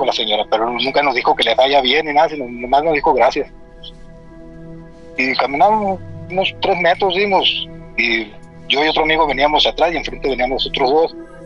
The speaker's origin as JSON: {"language": "Spanish", "town": "Hermosillo", "region": "Sonora", "country": "Mexico", "said": "Y pues yo les comenté que no sabía yo, que pues yo soy de Hermosillo, digo, y allá sí acostumbramos a estar tomando por la calle"}